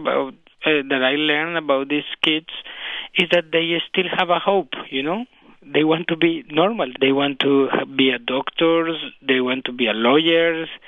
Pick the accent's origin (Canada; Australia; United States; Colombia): Colombia; And then I decided to really work with Colombian children because I'm from Colombia.